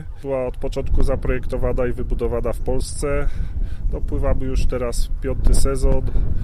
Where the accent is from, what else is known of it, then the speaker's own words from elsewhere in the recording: Kraków, Lesser Poland, Poland; bo jesteśmy z Krakowa, więc mamy ze sobą swój element